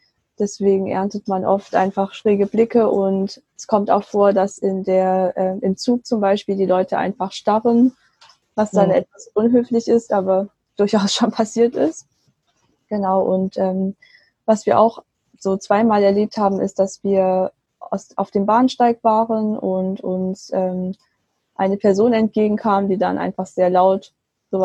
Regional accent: Baden-Württemberg, Germany; now in Bonn, Germany; Und ich bin aufgewachsen im Schwabenland. Ich lebe jetzt aber mit meinem chinesischen Mann in Bonn und studiere hier im Bereich Sinologie, das heißt Chinese Studies.

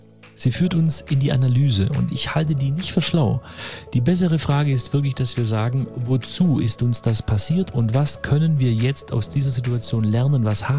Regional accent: Oberjettingen, Baden-Württemberg, Germany; Und dann hat mein Vater eben und meine Mutter ein Restaurant gekauft, also so ein Gasthof in Oberjettingen. Und dann bin ich so richtig auf dem Land groß geworden mit Gastronomie.

